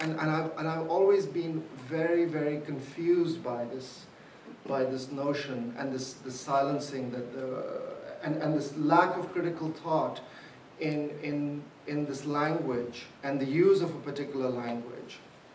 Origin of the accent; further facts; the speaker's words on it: India; moved away as an adult; now in Canada; I came from India as a graduate student myself